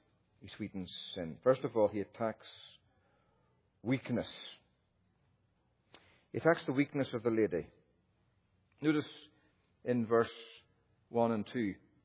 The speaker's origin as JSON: {"language": "English", "country": "Ireland", "said": "I'm Irish, I can't pronounce her name, forgive me, I struggle."}